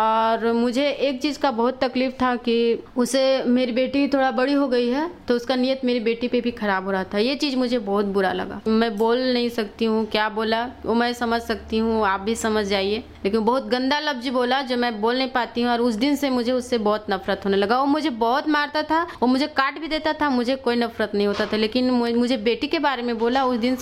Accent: Itkhori, Jharkhand, India; मैं इटखोरी से हूँ।

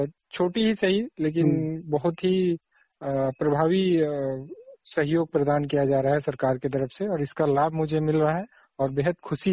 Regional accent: Vishnugarh, Jharkhand, India; और बिष्णुगढ़ प्रखंड के गैड़ा पंचायत का रहने वाला हूँ।

